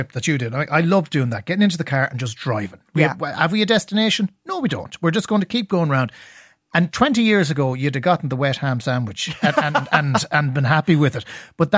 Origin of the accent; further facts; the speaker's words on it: County Cork, Ireland; obviously I'm from Cork, so this is natural territory for me.